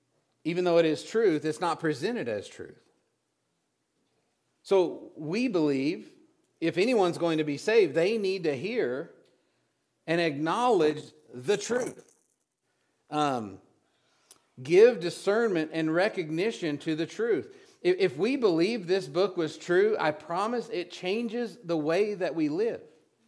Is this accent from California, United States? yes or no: no; Plainview, Texas, United States; born there; I was born in Plainview, Texas.